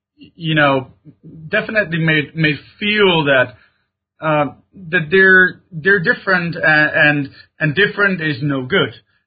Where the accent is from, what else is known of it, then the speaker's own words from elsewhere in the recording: Sweden; I, as I said, I grew up in Sweden, so it was the same kind of feeling.